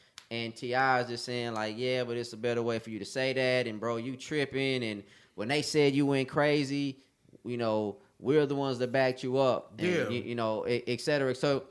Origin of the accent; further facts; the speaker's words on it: Houston, Texas, United States; Okay, like, I grew up in South Park, right?